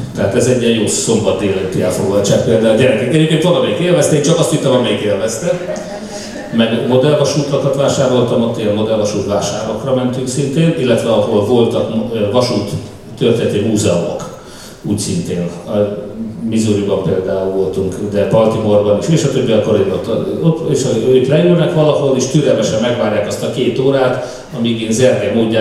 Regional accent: Hungary; És hát rögtön elmondtam, hogy én magyar vagyok, és mennyire szeretjük a lengyeleket.

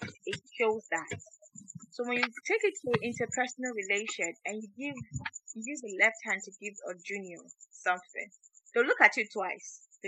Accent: Edo, Nigeria; So from my place, I'm from Edo State, right? From the Asan part of Edo State.

